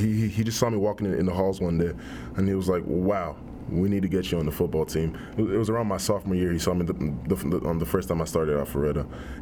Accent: Nigeria; Oh yeah, most definitely. My grandparents, I still go there. I was there 2 years ago, Christmas time. My grandparents are still there. My uncles are still there. My parents are actually still there right now. So yeah, I remember everything. It was awesome growing up t

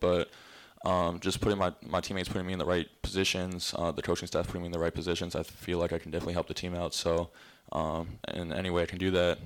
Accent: Ohio, United States; growing up by the Horizon League, Wright State's right in my neighborhood, about 30 minutes away from my hometown.

